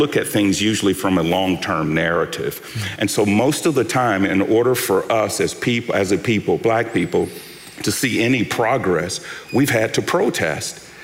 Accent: United States; let me be very clear that I'm so glad I'm an American and I can't think of a better country to live in.

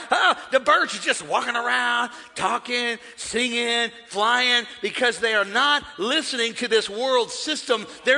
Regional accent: Missouri, United States; It says naked, but I like naked. I'm from Missouri.

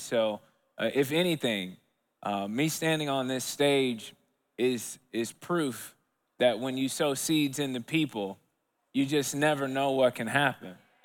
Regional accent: Dallas, Texas, United States; I'm from Dallas and I've got a beautiful family, a wife of 12 years and two children.

